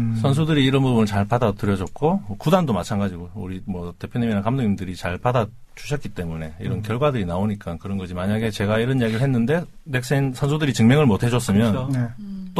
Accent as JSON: {"language": "Korean", "region": "Busan", "country": "South Korea", "tie": "born or raised there", "said": "그 제가 어릴 때 고향이 부산이거든요."}